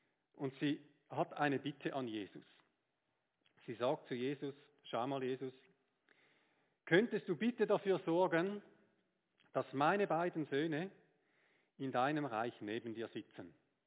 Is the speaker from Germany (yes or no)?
no; Switzerland; wie wir das auch tun würden, als Schweizer mindestens